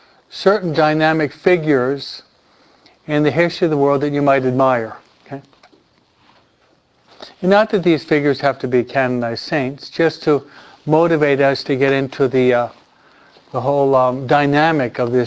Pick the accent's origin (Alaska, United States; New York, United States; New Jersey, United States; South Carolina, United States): New York, United States; especially as a New Yorker, only dummies, okay?